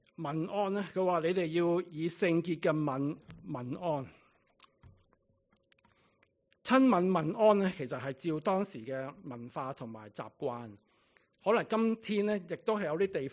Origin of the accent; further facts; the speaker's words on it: Hong Kong; 我们香港人来的嘛，很多时候当然是 看不好的东西的